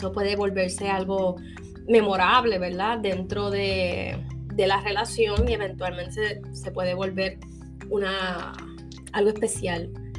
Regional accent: Puerto Rico; Sí, soy boricua, soy de acá, de Puerto Rico, of course.

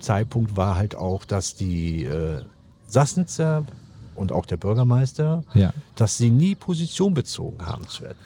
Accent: Görn, Germany; born there; ich bin ja hier geboren in Görn und auf der anderen Seite seht ihr mein Geburtshaus stehen.

